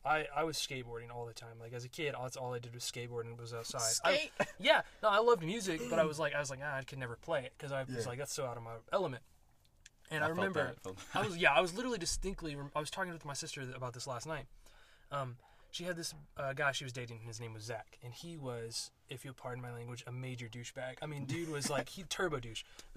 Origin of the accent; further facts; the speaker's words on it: Muskogee, Oklahoma, United States; also born or lived in Texas; I've lived in Muskogee basically my entire life. My whole life. I was born in Texas. I'm Army brat.